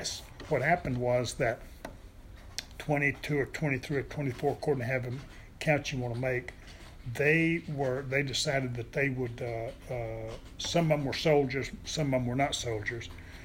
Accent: Delano, United States; I was born and raised in Delano.

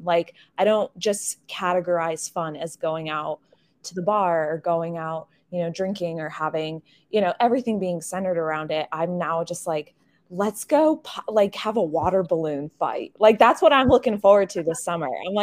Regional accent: Chicago, Illinois, United States; I'm from literally the wonderful state of Illinois, Chicago, but I went to UW-Madison.

